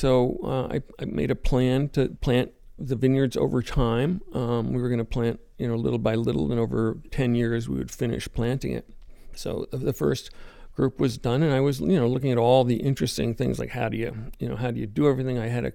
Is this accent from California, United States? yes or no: yes; Berkeley, California, United States; You know, I was kind of a newcomer, and I was from Berkeley, and I had long hair and a beard.